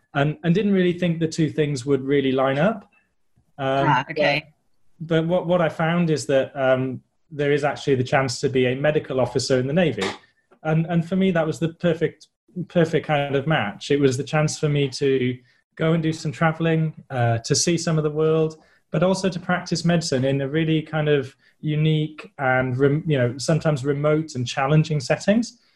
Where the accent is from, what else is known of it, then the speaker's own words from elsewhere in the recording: Wales, United Kingdom; I grew up in South Wales, kind of overlooking the Bristol Channel, right next to the sea.